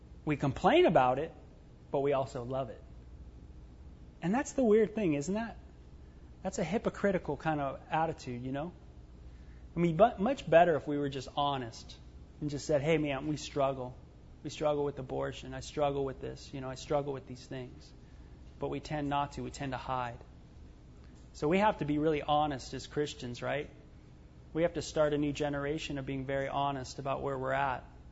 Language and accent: English; California, United States; You know, it sounded like my culture growing up in California.